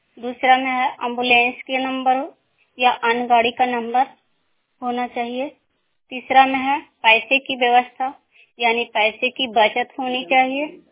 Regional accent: Hilsa, Bihar, India; मैं हिलसा ब्लॉक जिला नालंदा की रहने वाली हूँ

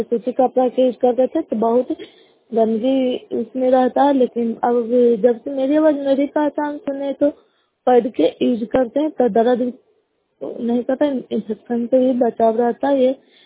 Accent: Bihar, India; नालंदा जिला नगर नौसबला कला पंचायत के निवासी हूँ।

